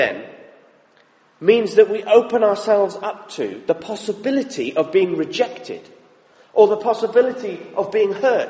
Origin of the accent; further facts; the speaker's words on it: the South, United States; I was raised in the South. We are Republicans by nature.